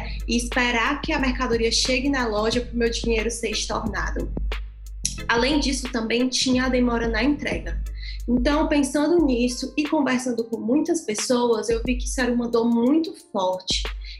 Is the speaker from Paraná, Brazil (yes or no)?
no; Fortaleza, Ceará, Brazil; Sou de Fortaleza e sou formada em administração de empresas, com extensão também em marketing pela USP e pela ESPM.